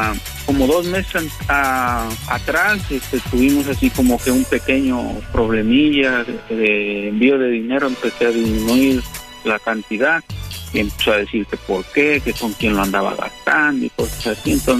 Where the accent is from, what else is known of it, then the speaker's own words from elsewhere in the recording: Pachuca, Hidalgo, Mexico; now in United States; Ah, de Pachuca, Hidalgo.